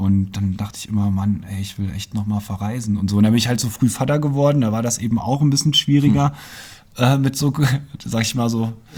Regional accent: Landenhausen, Hesse, Germany; also born or lived in Fulda; ich bin in Fulda geboren und im Vogelsberg aufgewachsen, im wunderschönen Landenhausen, Wartenberg, das ist ja unweit von Fulda. Und dann war ich ziemlich oft in Bimbach bei meiner Oma.

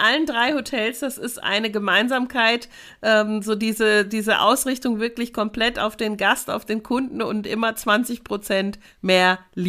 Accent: Germany; so wie ich es als Deutscher sagen würde

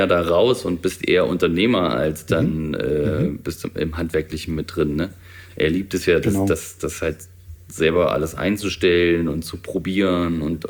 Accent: Thuringia, Germany; aus Thüringen, aus dem Landkreis Eichsfeld, da wo ich herstamme.

